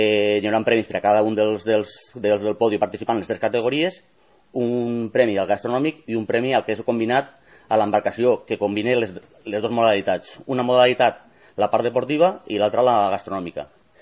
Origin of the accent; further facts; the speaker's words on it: Peníscola, Valencian Community, Spain; Jo sóc de Peníscola